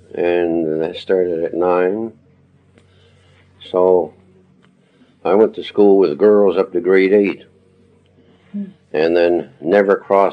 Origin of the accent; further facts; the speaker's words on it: Halifax, Nova Scotia, Canada; born there; I was born in Halifax. Mm-hmm. On December the 27th, 1916.